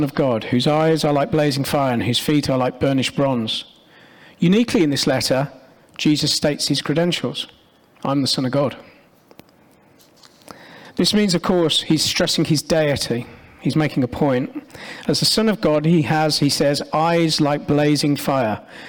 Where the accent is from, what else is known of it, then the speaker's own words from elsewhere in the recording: Birmingham, West Midlands, United Kingdom; I grew up in Birmingham